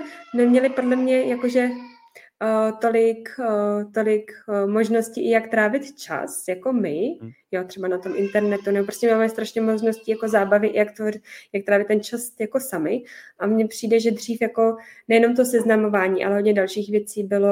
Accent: Plzeň, Plzeň Region, Czechia; já jsem chodila na tančírny tady u nás v Plzni.

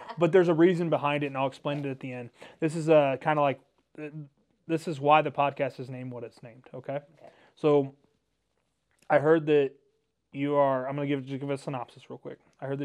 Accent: Mansfield, Ohio, United States; also born or lived in Sandusky; because I'm from Mansfield originally, and then when we moved to Sandusky, I'm like, holy crap.

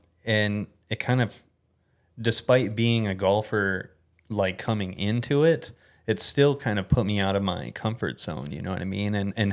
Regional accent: Minnesota, United States; can connect with a lot of those seasonal golfers that are coming in from different places because I'm not from Arizona originally.

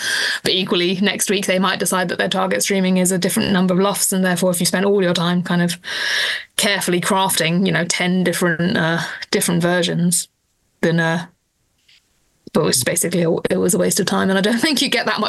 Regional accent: London, United Kingdom; so I grew up in London.

